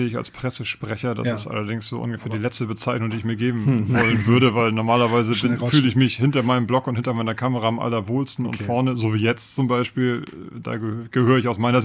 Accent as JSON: {"language": "German", "town": "Schleswig", "region": "Schleswig-Holstein", "country": "Germany", "said": "Also ursprünglich komme ich ja aus Schleswig."}